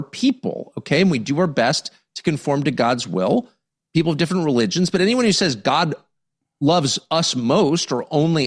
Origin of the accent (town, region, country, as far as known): United States